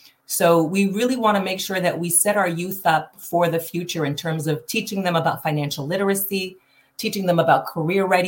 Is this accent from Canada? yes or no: yes; Canada; also born or lived in New York, United States; I'm originally from Canada by way of New York.